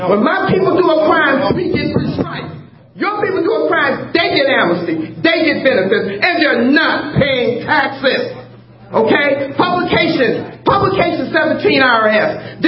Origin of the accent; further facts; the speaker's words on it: United States; I'm an American citizen. My people have been here since the start of this country.